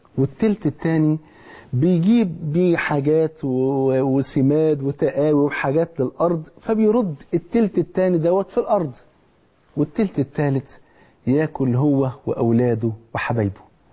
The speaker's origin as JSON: {"language": "Arabic", "country": "Egypt", "said": "وحصل أيضا في القرن العشرين في بلدنا الحبيب في مصر في الستينيات، ويعني في أواخر الستينيات كان حصل عندنا في مصر حاجة غريبة جدا"}